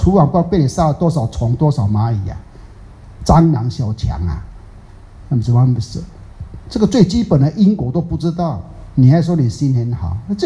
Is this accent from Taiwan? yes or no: yes; Taiwan; 啊，最可怕就是我们台湾人讲的叫做少一根筋